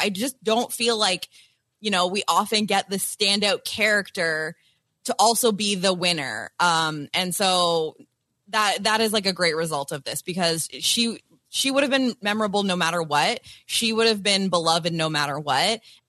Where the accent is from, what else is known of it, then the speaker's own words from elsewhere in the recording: Canada; as a Canadian